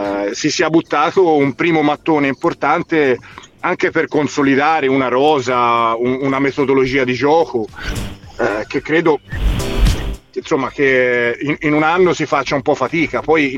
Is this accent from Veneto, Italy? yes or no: no; Florence, Tuscany, Italy; da fiorentino ti dico e capisco la mentalità del tifoso fiorentino